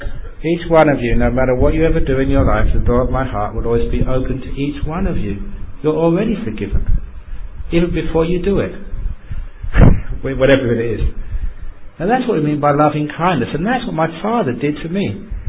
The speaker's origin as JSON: {"language": "English", "region": "London", "country": "United Kingdom", "tie": "born or raised there", "said": "Because as a young man growing up in London, if you haven't read the story, this is in the book, but I'm telling it again, I just delighted in music."}